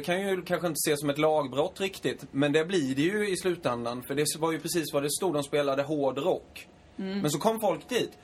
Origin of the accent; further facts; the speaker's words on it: Småland, Sweden; jag är från Småland